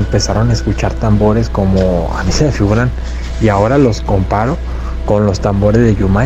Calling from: Guadalajara, Jalisco, Mexico; hablo de Guadalajara, Jalisco.

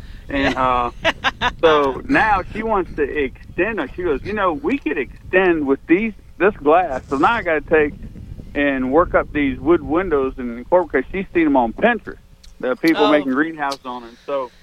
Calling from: Nashville, Tennessee, United States; I'm calling from Nashville.

